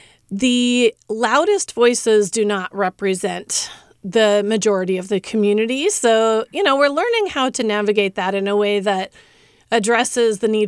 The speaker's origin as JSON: {"language": "English", "region": "Alaska", "country": "United States", "tie": "born or raised there", "said": "I was born and raised in Alaska in a conservative Christian environment"}